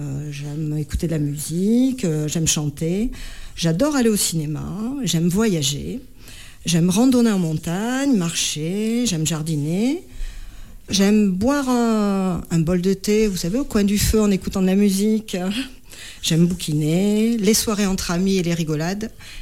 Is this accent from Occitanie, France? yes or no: no; Nouvelle-Aquitaine, France; moi, je suis originaire de la Haute-Vienne, d'une petite commune au sud de Limoges.